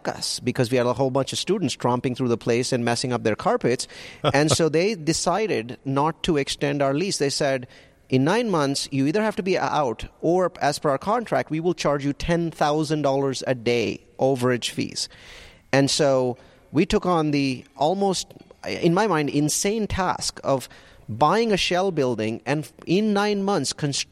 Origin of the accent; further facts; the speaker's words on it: India; moved away as an adult; now in United States; Yeah, so I'm from India. I came to the U.S. in 97 as a network engineer